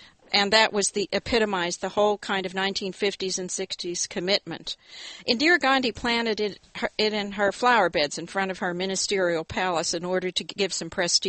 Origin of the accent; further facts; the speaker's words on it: Pennsylvania, United States; I come from Pennsylvania.